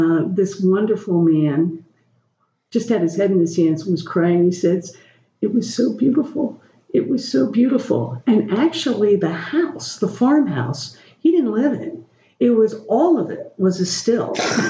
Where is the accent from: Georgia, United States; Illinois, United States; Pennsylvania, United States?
Pennsylvania, United States; I didn't grow up here, but yeah. I grew up in Mercer County, which is just so similar.